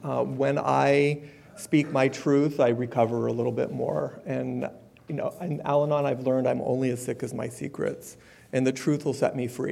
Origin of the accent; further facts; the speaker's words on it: San Francisco, California, United States; I grew up in San Francisco. I have an older sister and a younger sister.